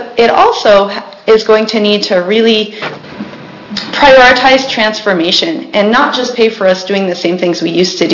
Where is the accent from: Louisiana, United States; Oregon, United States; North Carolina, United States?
Oregon, United States; Enterprise; for the record … I'm from Wallowa County in the town of Enterprise.